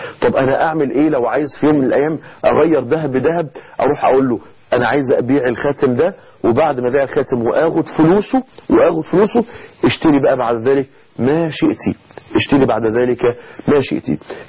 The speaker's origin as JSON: {"language": "Arabic", "country": "Egypt", "said": "زي ما بيقولوا عندنا في مصر"}